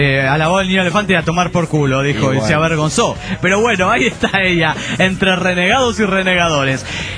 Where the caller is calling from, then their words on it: San Luis, Argentina; de San Luis, República Argentina.